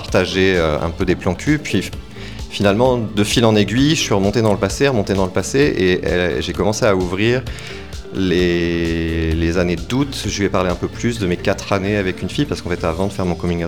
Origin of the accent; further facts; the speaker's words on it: France; born there; also born or lived in Thailand / Canada; J'ai 47 ans, je suis né en France, j'ai vécu dans plusieurs pays, en Thaïlande notamment et au Canada.